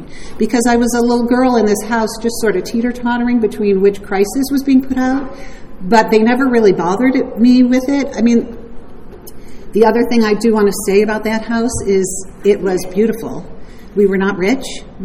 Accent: Detroit, Michigan, United States; born there; I was born in Detroit. I have an older and younger brother.

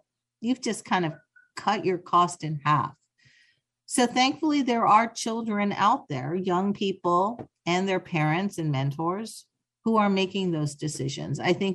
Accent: California, United States; using my home state of California, the University of California system

